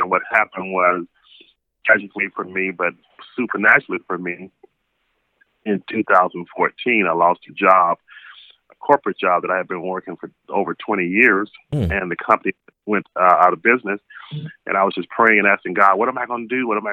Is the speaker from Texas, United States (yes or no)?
yes; Tyler, Texas, United States; Started playing for my church choir when I was actually 7 years old in my hometown of Tyler, Texas.